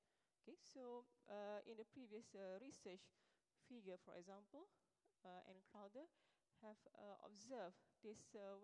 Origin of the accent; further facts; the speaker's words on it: Malaysia; Okay, so well, I'm from Malaysia.